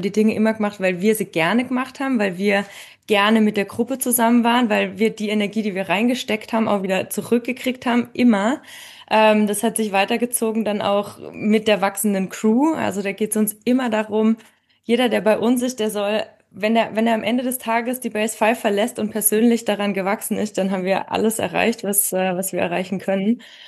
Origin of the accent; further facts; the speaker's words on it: Freiburg, Baden-Württemberg, Germany; now in Innsbruck, Austria; Genau, du hast die ganzen Sachen schon richtig gesagt. Ich komme aus Freiburg, lebe aber mittlerweile schon ewig in Innsbruck